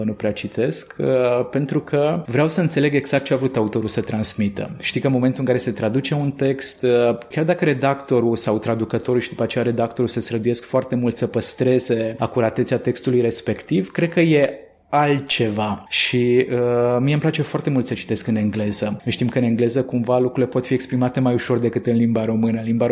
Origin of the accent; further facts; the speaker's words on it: Satu Mare, Satu Mare County, Romania; Romanian is a second language; Fiind ungur și crescând în satul mare, un oraș în care nu se vorbește cea mai curată și elegantă limbă română, și având bunicii la 5 minute de granița cu Ungaria